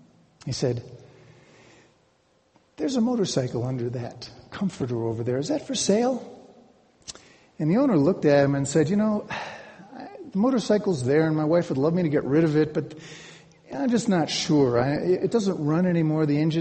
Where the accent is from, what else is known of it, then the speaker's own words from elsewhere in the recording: Cleveland, Ohio, United States; I'm from Cleveland, Ohio. We don't do pickup trucks in Cleveland, Ohio.